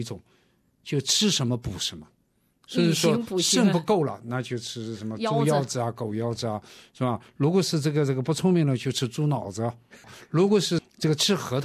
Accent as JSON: {"language": "Chinese", "town": "Nanjing", "region": "Jiangsu", "country": "China", "said": "不知道我们南京人能吃那么多鸭子"}